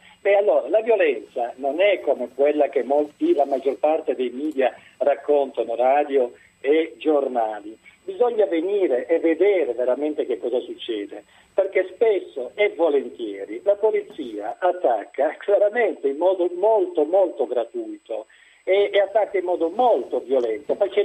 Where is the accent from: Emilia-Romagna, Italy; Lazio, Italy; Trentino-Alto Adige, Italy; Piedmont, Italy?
Piedmont, Italy; Pianezza; per l'esattezza sono di Pianezza, quindi dalla bassissima valle di Susa